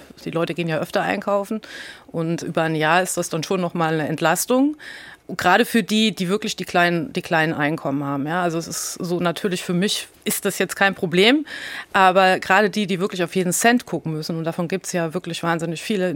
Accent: Rhineland-Palatinate, Germany; Und ich komme ja nun hier aus Rheinland-Pfalz

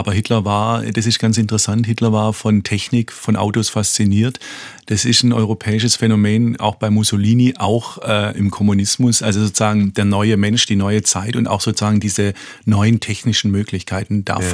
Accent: Tübingen, Baden-Württemberg, Germany; also born or lived in Heidelberg; Von daher wirklich geprägt durch Baden-Württemberg.

